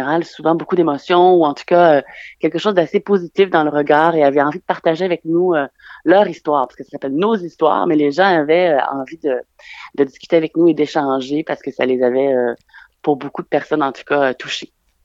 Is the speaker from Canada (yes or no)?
yes; Lévis, Quebec, Canada; moved away as an adult; now in France; Alors moi, je viens de Québec, précisément de Lévis, une ville juste en face de la capitale.